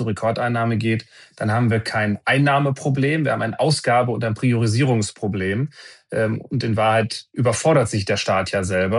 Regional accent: North Rhine-Westphalia, Germany; Ich bin Münsterländer

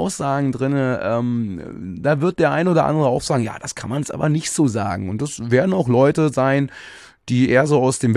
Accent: Berlin, Germany; ich bin im Osten von Berlin groß geworden. Als ich Teenie war, da war das gang und gäbe

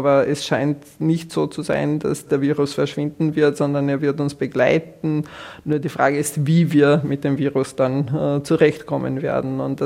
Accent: Croatia; Zum Beispiel in meinem Heimatland Kroatien wird wenig getestet

